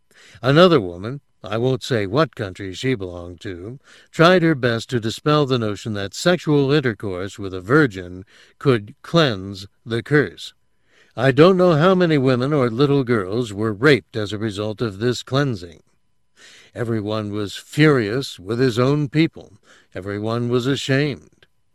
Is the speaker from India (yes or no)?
yes; India; As an Indian, I had to deal with many aspects of my own culture that had turned self-destructive.